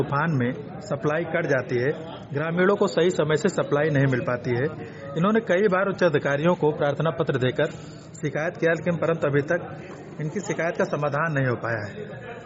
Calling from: Ayodhya, Uttar Pradesh, India

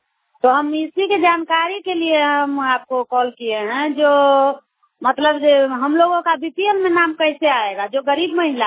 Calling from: Madhubani, Bihar, India; हम बेहटा से बोल रहे हैं, मधुबनी जिला से।

